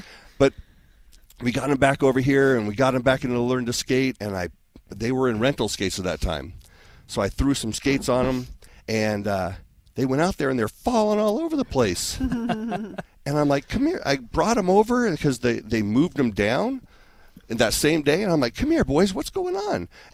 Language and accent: English; Denver, Colorado, United States; born there; Well, okay, first off, I was born in Denver, Colorado.